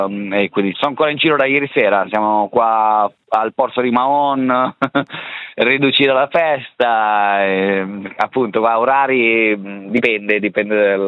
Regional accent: Melide, Ticino, Switzerland; now in Menorca, Spain; representing, sono di Melide, Swiss Miniature, nada, già sono... 7-8 anni che vivo qua a Minorca, sono qua a Minorca

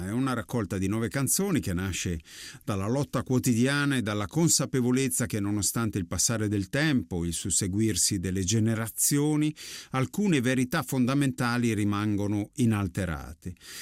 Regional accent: Emilia-Romagna, Italy; chiedo venia per la mia pronuncia del napoletano, del resto sono romagnolo

